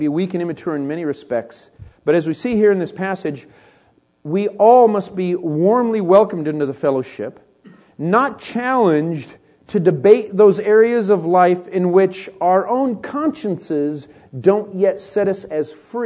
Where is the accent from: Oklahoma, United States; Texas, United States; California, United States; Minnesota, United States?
California, United States; In fact, I'm from Northern California, okay? The weirdest of the weirdness, okay?